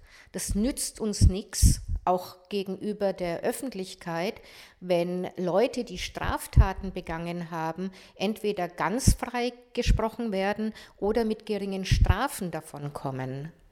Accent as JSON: {"language": "German", "country": "Germany", "said": "ich bin in Deutschland geboren, bin Deutsche, und man muss mir das eigentlich nicht immer wieder sagen, dass ich dazugehöre, das tue ich automatisch, und meine Religion ist das Judentum."}